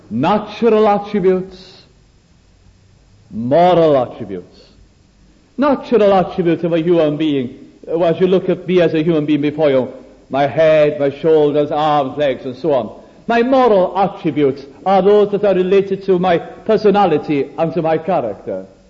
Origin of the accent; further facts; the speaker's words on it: Wales, United Kingdom; I'd always been faced in a church, a little Welsh church that I attended in my hometown.